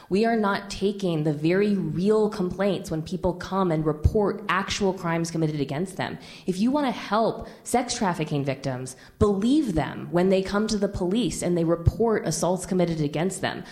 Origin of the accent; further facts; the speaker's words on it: New York, United States; You know, I'm from New York. A lot of these folks are from Seattle.